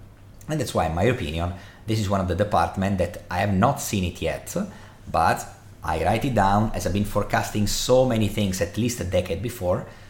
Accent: Milan, Lombardy, Italy; I come from Milan in Italy, the capital of fashion

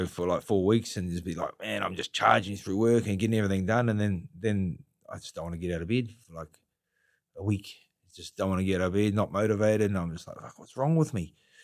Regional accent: Gisborne, New Zealand; now in Auckland, New Zealand; I'm not from Auckland, I'm from Gisborne bound, but I won't go back there.

